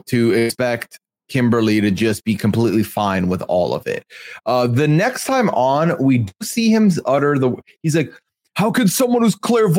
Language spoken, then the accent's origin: English; Dubai, United Arab Emirates; now in Canada; I grew up in Dubai in the Middle East, where the temperatures and the humidity are off the charts hot.